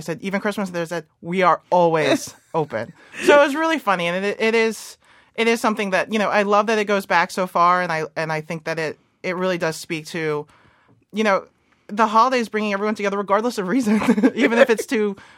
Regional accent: Hong Kong; I grew up in Hong Kong for a while.

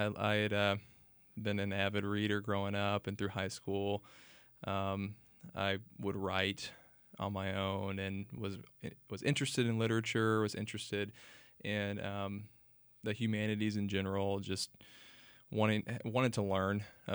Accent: Waco, Texas, United States; Yeah, so I was born in Waco, grew up here, went to Lorena High School, and then Baylor University.

